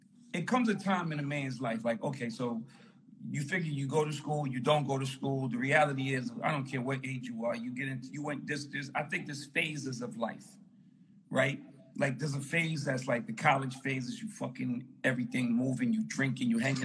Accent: New York City, New York, United States; Yeah, I'm from Harlem, New York.

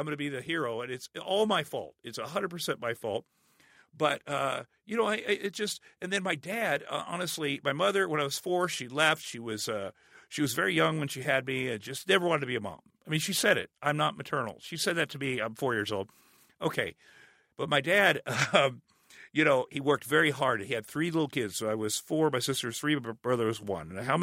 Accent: Ottumwa, Iowa, United States; moved away as an adult; also born or lived in Minneapolis; It was not possible, I decided, to get from Ottumwa, Iowa to Hollywood.

